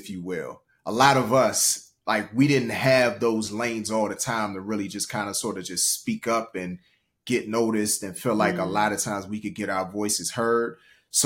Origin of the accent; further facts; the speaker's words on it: Washington, District of Columbia, United States; So like you said, I'm originally from Washington, D.C. Mainly grew up, for anybody who knows D.C. in the Ward 8 section of DC, Southeast, far Southwest.